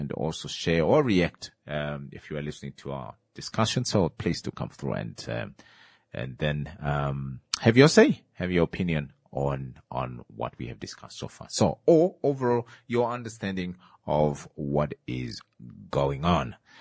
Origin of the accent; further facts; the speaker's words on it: Oshakati, Oshana, Namibia; And I grew up in Oshakati.